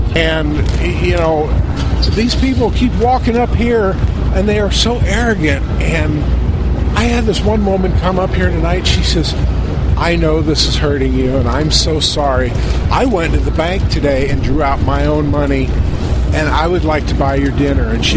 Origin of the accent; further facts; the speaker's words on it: Midwest, United States; You know, like I say, I'm from the Midwest, so a lot of this kind of thinking is a little beyond me.